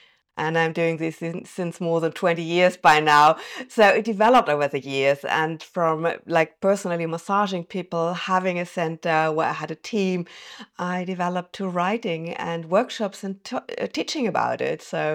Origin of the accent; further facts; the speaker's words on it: Germany; English is a second language; I'm based in Germany, and I'm originally from Germany, so English is my second language.